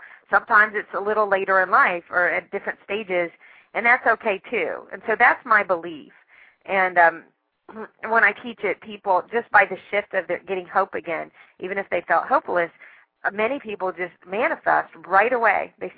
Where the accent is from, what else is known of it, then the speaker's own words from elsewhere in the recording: Southern United States, United States; I am Southern, too, though I've lost a lot of my accent.